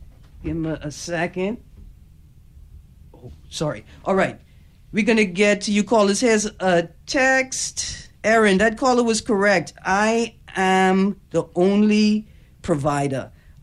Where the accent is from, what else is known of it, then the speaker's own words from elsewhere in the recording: Auckland, New Zealand; I'm from Auckland, I cheap, I ain't going to spend it.